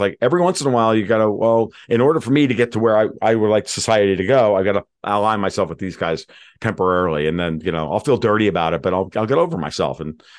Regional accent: United States; But again, I'm an American

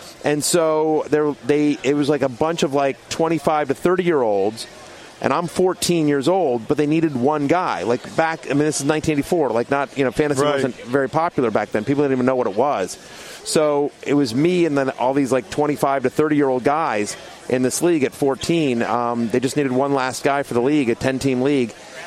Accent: College Station, Texas, United States; Grew up in College Station, Texas.

